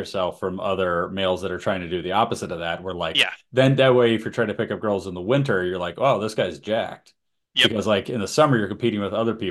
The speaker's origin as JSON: {"language": "English", "region": "Massachusetts", "country": "United States", "accent": "Boston", "said": "oh, that's just my Boston accent coming out."}